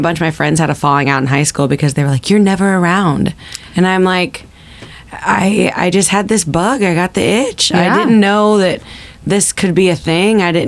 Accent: Illinois, United States; Very tiny. Tiny town. Tiny farm in town. So I tell people I'm from the corn of Illinois. I'm not from Chicago.

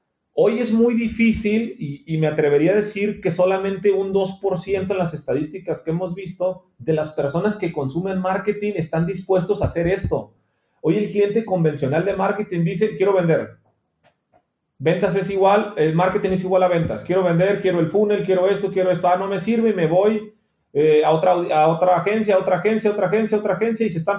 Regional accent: Mexico; con la mentalidad que tenemos como mexicanos, ¿va?

